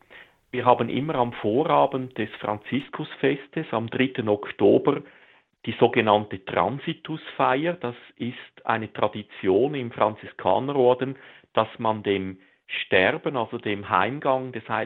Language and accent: German; Rapperswil-Jona, St. Gallen, Switzerland; born or raised there